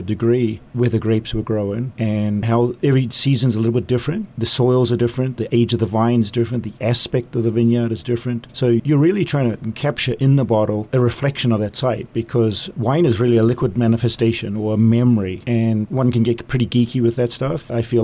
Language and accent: English; New Zealand; moved away as an adult; now in Oregon, United States; New Zealand is my home country. I came to Oregon in 99 thinking I was going to be there for about 3 months. And 25 years later, I'm still there.